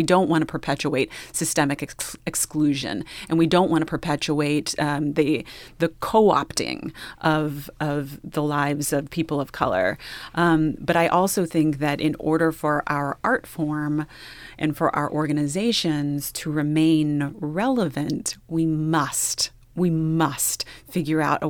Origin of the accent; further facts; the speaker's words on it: Texas, United States; I tend to say Latinx because I'm from Texas, and so I just drawl.